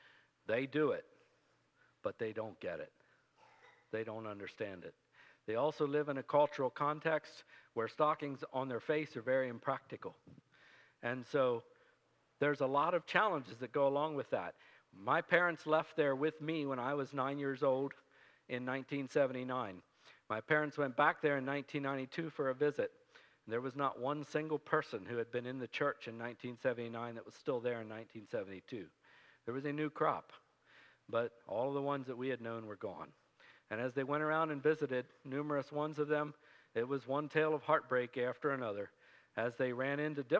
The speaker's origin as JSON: {"language": "English", "country": "Guatemala", "tie": "born or raised there", "said": "So I grew up in Guatemala"}